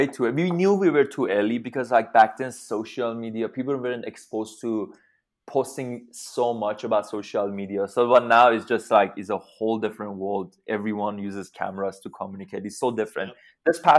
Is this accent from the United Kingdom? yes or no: no; Iran; first language Farsi; English is a second language; now in United States; So I moved to the United States 10 years ago. When I came to US, I couldn't speak any language. I literally couldn't speak English at all. Like, only knew Farsi. I'm originally from Iran.